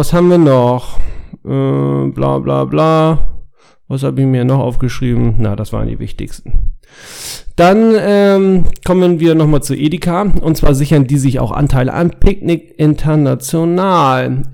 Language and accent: German; Hamburg, Germany; gute Nachrichten aus Hamburg. Meine Heimatstadt